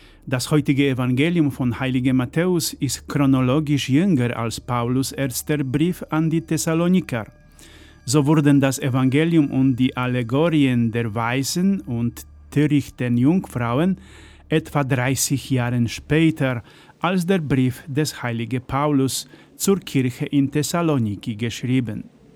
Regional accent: Poland; Das waren die Zeiten des echten Sozialismus in Polen, die Zeiten der Polizeikontrollen in meiner Heimat.

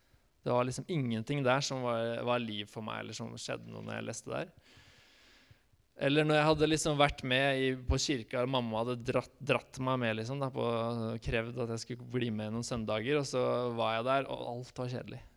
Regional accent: Skien, Vestfold og Telemark, Norway; han skal flytte til Skien da, som der jeg kommer fra

